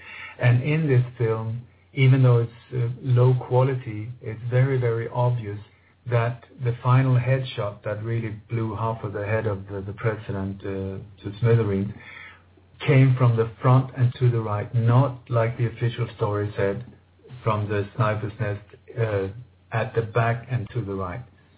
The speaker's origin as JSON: {"language": "English", "country": "Denmark", "tie": "born or raised there", "said": "I was born in Denmark in the late 1950s, and I grew up in a family that was very active during the Second World War against the German occupation."}